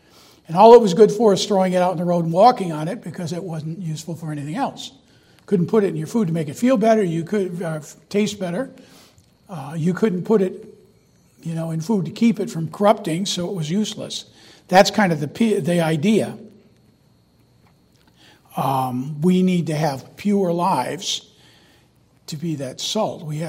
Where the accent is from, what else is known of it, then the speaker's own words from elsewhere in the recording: Wyoming, Michigan, United States; I grew up in Wyoming, Michigan. I don't think I ever left home until I was 18, really left home.